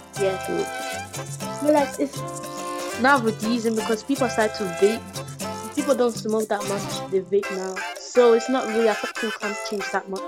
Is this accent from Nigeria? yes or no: yes; Nigeria; let's use Nigeria, my home country.